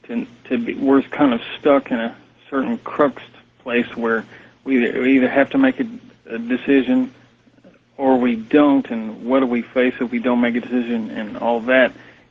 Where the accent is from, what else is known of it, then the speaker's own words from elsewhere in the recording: Texas, United States; I'm from Texas, and it's nice to hear your voice again.